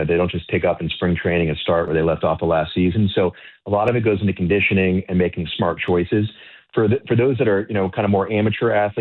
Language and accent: English; Miami, Florida, United States; I grew up in Miami, so I'm not that far away. Lived here my whole life until I went away for training and for college.